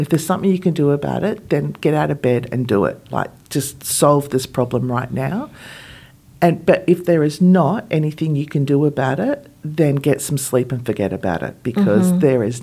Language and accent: English; Melbourne, Victoria, Australia; I came from Melbourne